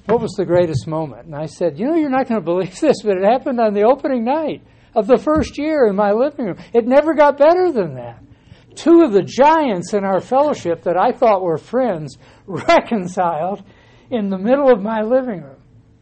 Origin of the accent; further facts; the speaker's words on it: Arkansas, United States; It cut through all of the background that he had growing up in Tennessee, my background in Northeast Arkansas, his parents, my parents, his training, my training.